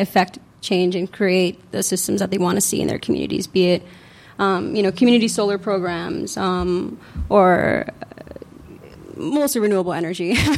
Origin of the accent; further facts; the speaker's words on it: Uniondale, New York, United States; I grew up in Uniondale. It's a little town in Long Island, and it's predominantly Black and Latino